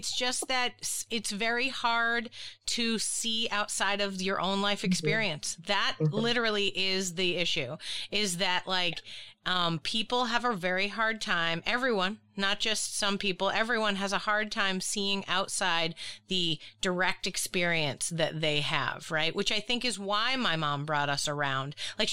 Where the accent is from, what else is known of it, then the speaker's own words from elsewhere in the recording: Boston, Massachusetts, United States; Like I mentioned, I'm from Boston. It's a racist place.